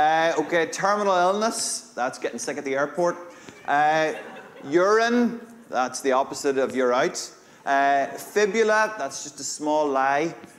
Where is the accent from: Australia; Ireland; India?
Ireland; Monaghan, Ulster; accent: Irish; now in Northern Ireland; Do you know what's really ironic? I am Irish. I am actually Irish. I'm from Monaghan.